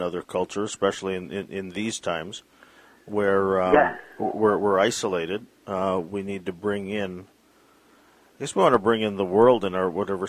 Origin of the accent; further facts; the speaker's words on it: Canada; now in Vancouver, Canada; talking to you from Vancouver. You're in central Canada. They're different there already, and you know, we're Canadian, essentially.